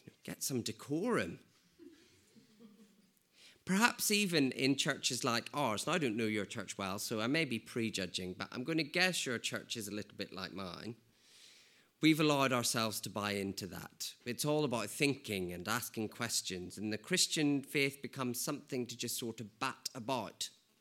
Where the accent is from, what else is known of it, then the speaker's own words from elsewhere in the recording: United Kingdom; from the UK.